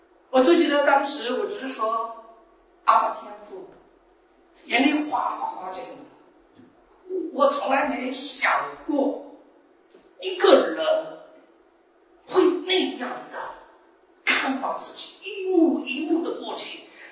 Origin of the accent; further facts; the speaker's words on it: China; 当然我们是来自神州，对不对？我们中国是被称为神州的地方。